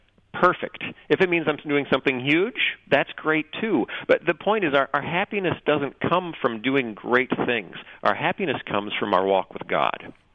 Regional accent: United States; And that's particularly growing up in the States, you know

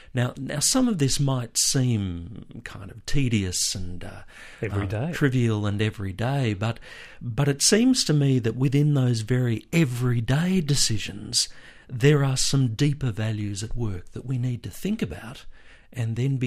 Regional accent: Melbourne, Victoria, Australia; my hometown of Melbourne

